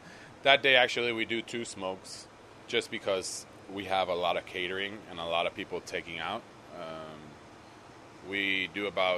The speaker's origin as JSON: {"language": "English", "country": "Puerto Rico", "said": "I'm originally from Puerto Rico"}